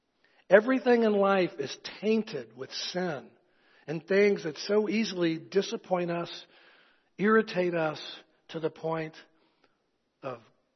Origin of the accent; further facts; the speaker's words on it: Chattanooga, Tennessee, United States; I'm from East Tennessee, Chattanooga, most of you know.